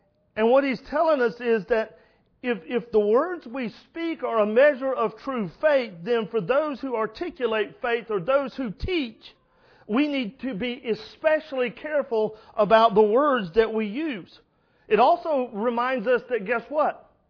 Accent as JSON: {"language": "English", "region": "Florida", "country": "United States", "tie": "born or raised there", "said": "Man, I've had the chance growing up in Florida, you saw them. They stayed in Tampa quite a bit"}